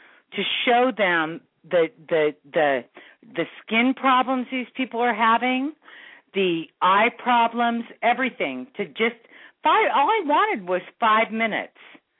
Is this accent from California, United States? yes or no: yes; California, United States; I came from California.